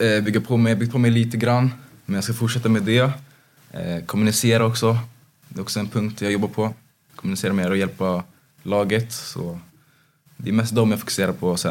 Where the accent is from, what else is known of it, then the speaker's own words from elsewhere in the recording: Haninge, Stockholm County, Sweden; Jo, Huddinge sjukhus.